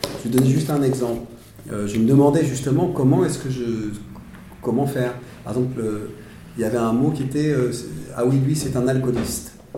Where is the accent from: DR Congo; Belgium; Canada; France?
France; moi je suis français